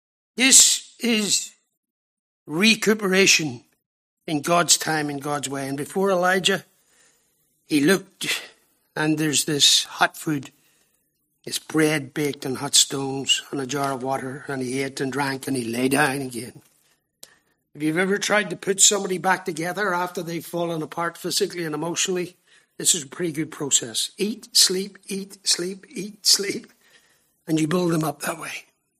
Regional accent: Ireland; I'm an Irishman. I keep it simple.

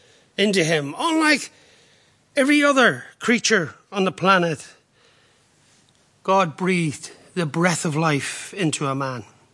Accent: Ireland; as an Irishman, I like to think keep things simple.

